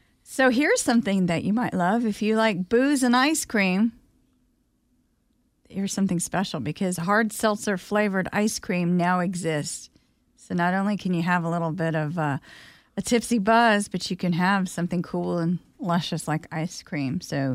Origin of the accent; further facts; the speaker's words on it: San Francisco, California, United States; because I grew up in San Francisco, that area, and it's acceptable back then.